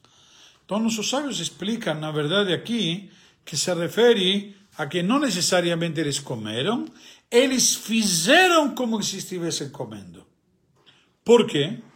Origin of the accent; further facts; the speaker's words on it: Argentina; accent: Argentine; Portuguese is a second language; now in Brazil; eu não perco meu sotaque de argentino. Mas estou aqui e vou falar em português com todo mundo.